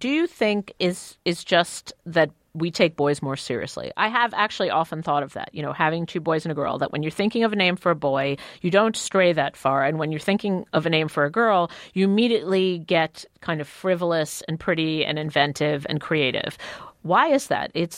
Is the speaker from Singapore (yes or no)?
no; Israel; now in United States; I'm from Israel